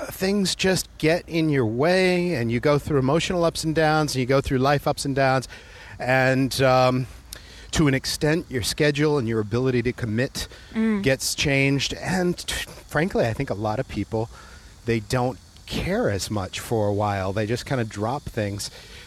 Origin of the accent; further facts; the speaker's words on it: Massachusetts, United States; And you know what happens is kind of like my hometown region of New England.